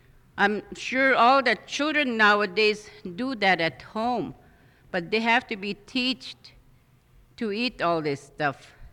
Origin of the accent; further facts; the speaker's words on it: Larsen Bay, Alaska, United States; from Larson Bay.